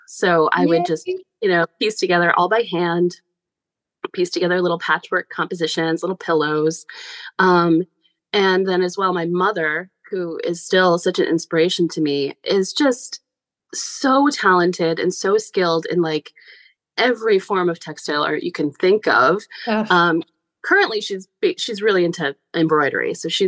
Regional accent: New York, United States; I grew up outside of Albany, New York. And my dad worked at the New York State Plaza, which has an amazing modern art collection.

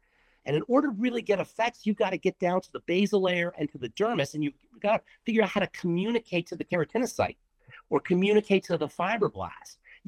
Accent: New York, United States; now in Colorado, United States; And then I grew up in New York and then I moved to Colorado. I went to school in Colorado and I just stayed there.

